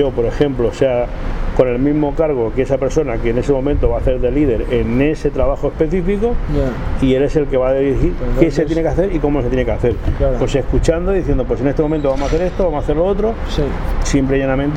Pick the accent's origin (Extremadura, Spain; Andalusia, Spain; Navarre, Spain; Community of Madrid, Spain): Extremadura, Spain; born there; Yo no he nacido aquí en Cataluña, nací en Extremadura, en la parte del sur de la península ibérica, lo que se llama España.